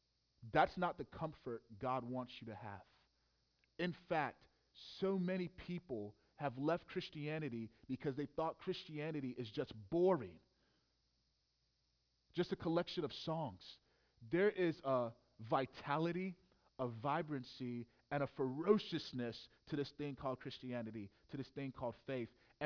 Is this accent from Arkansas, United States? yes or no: no; Houston, Texas, United States; and I grew up in Houston, Bible Belt